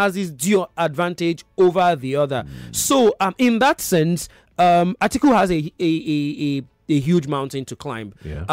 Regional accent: South East, Nigeria; I grew up in the East. I speak Igbo very well.

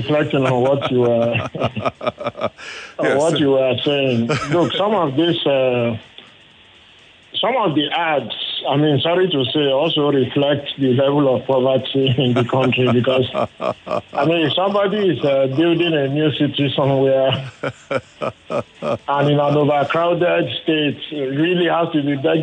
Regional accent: Ikoyi, Lagos, Nigeria; as a child of a senior civil servant that lived in Ikoyi and I grew up in Ikoyi

